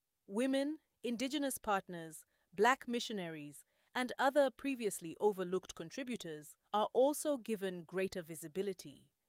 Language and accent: English; South Africa; As a South African, I find the wider representation of cultures, regions, and experiences especially meaningful. Our country has traveled through the painful history of apartheid into a democratic society